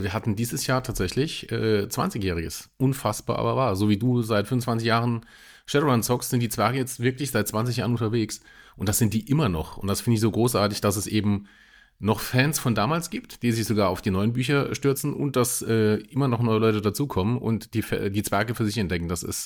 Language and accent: German; Saarland, Germany; Ich bin ja Saarländer